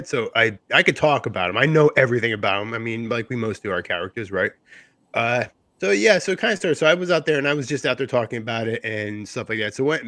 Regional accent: New Jersey, United States; Yeah, I mean you guys are in New York, I'm from Jersey, so we know how it is.

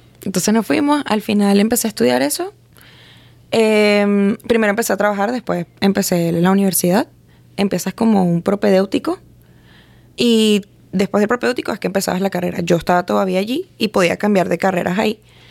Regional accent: Los Teques, Miranda, Venezuela; De Venezuela somos de Los Teques, de un pueblito chiquitico.

